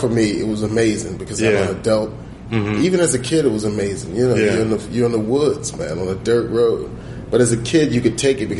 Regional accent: New Jersey, United States; I'm from Jersey. Like, you know, that's what, I mean, from me, because I'm older.

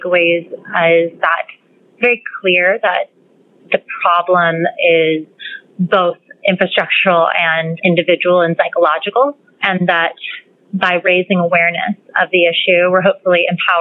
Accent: Southwest, United States; I came from the Southwest, low cost of living. I had a single mother.

